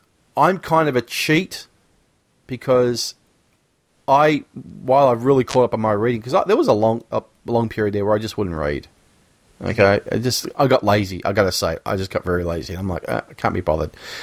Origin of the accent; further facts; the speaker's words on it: Australia; accent: Australian; I can really lay on my accent.